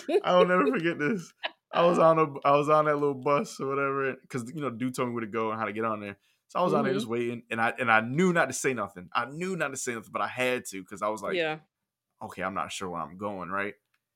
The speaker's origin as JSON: {"language": "English", "country": "United States", "said": "I'm not walking around puffing my chest out that I'm from America."}